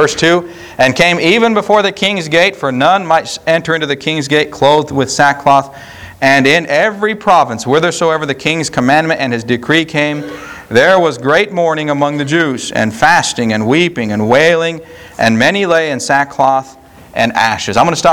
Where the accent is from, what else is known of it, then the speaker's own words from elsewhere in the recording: United States; I tell you what, I thank God I'm an American. Don't you?